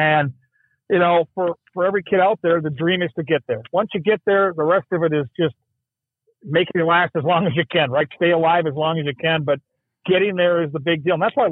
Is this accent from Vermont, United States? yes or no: no; Minnesota, United States; Anyway, as a hockey player growing up in Minnesota, you quickly realize how special the tournament is